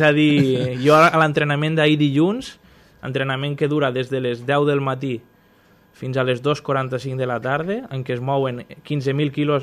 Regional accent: Móra la Nova, Catalonia, Spain; som tots de Mora Nova i Mora d'Ebre

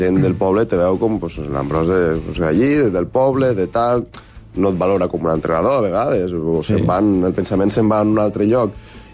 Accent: Móra la Nova, Catalonia, Spain; jo soc de Móra-la-Nova, soc del poble.

